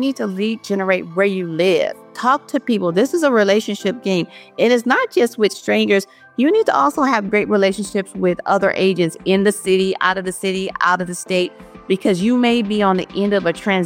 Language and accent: English; Compton, California, United States; growing up, I'm from Compton, single parent household.